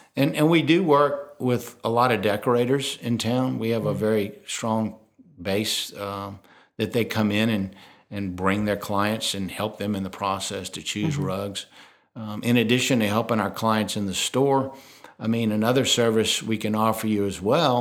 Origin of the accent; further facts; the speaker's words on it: Lafayette, Louisiana, United States; I've growing up in Lafayette, when we lit where the store is on Jefferson Boulevard, I mean, that was along the parade route in Lafayette.